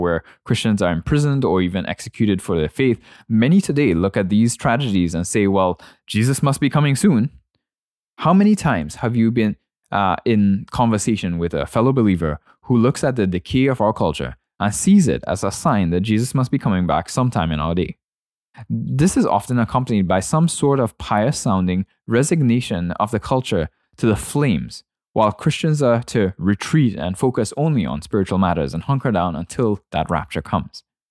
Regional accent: Trinidad & Tobago; Now, I remember growing up in Trinidad

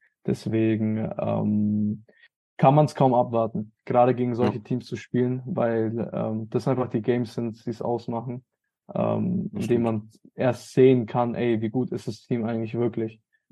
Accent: Bavaria, Germany; für mich als Franke

